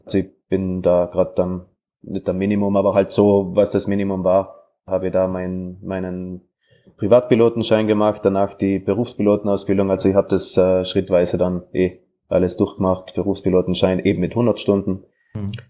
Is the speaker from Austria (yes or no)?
no; Trentino-Alto Adige, Italy; ich bin ja Südtiroler, als am Papier Italiener, in Südtirol gibt es keine Flugschule